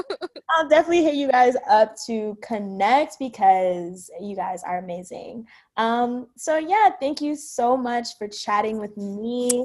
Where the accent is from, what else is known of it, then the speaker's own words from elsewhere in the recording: Chicago, Illinois, United States; And I'm from Chicago, but I grew up in Chicago. I know Chicago fairly well.